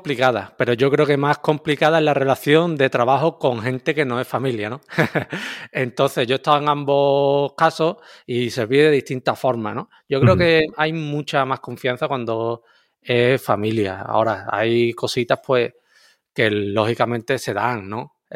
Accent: Andalusia, Spain; yo es que soy muy andaluz para algunas cosas.

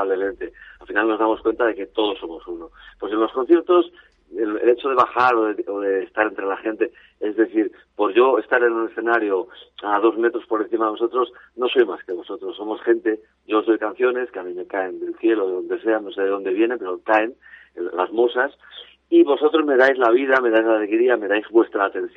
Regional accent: Barcelona, Catalonia, Spain; toda la sangre albaceteña, porque yo nací en Barcelona, soy catalán, casual, porque mi padre estaba a punto de ir a Toledo a trabajar y al final de ir a Barcelona y yo pues Albacete, bueno, es mi provincia

